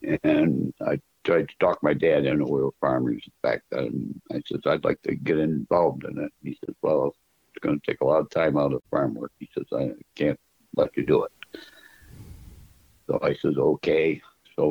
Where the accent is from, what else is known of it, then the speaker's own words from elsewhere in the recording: Elba, New York, United States; I was originally from Elba.